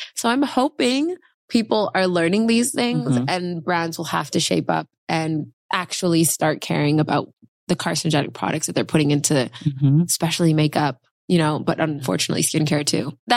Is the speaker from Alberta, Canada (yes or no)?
no; Vancouver, British Columbia, Canada; also born or lived in Montreal / Toronto; So I was born in Montreal, Canada, lived in Toronto till I was about 11. And then I moved to Vancouver, Canada.